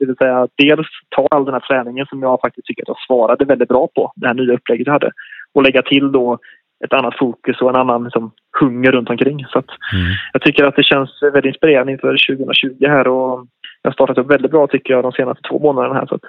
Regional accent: Sweden; 30 januari flyger jag hemåt och landar till 1 januari hemma i Sverige.

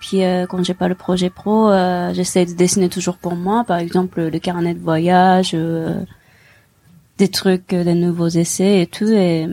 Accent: Nagoya, Aichi, Japan; Je viens de Nagoya qui est.

